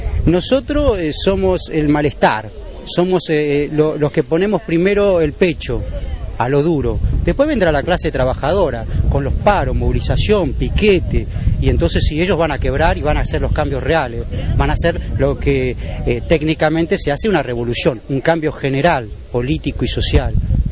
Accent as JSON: {"language": "Spanish", "town": "El Jagüel", "region": "Buenos Aires Province", "country": "Argentina", "said": "Yo soy de Jagüel, vivo acá, vivo a 8 cuadras acá."}